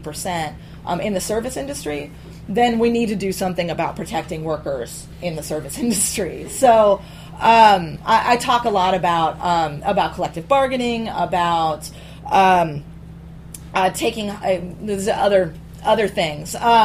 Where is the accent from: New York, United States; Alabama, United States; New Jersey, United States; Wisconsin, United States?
New York, United States; Troy; When I asked women in the YWCA community what advice they would give the mayor of Troy, it's my hometown, about building a more just Tech Valley